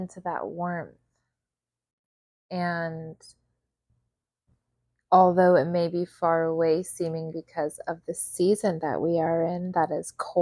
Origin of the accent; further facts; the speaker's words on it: Maine, United States; also born or lived in New York / Connecticut; now in Florida, United States; I grew up in New England, in southern Maine, and I lived in Connecticut and was born in New York.